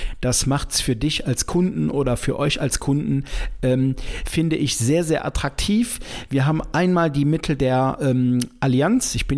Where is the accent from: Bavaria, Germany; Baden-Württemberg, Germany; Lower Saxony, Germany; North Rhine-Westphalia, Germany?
North Rhine-Westphalia, Germany; hier bei uns in den Ballungsgebieten, Köln, Düsseldorf, das ist ja, wo ich herkomme